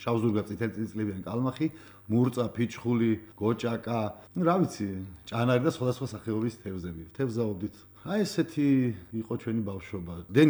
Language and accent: Georgian; Chartala, Kakheti, Georgia; also born or lived in Ilto Gorge; რა თქმა უნდა ჩემი მზერაც მაშინვე ეჯახება ჩემს ბავშვობას, რომელიც დაიწყო ილტოს ხეობაზე ჭართალაში